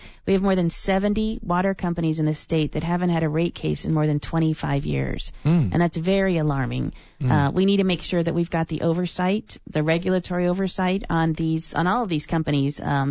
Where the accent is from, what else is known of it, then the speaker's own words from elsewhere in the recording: Tucson, Arizona, United States; But I know because I'm from Tucson and I'm familiar with the example of Pima Council on Aging